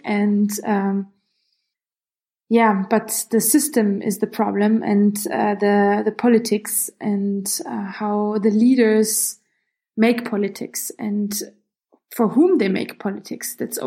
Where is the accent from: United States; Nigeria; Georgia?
Georgia; Tbilisi; born there; English is a second language; also born or lived in Hungary; I was born in Tiflis, in Tbilisi, in Georgia. And so my parents and me came to Hungary in the middle of the 90s.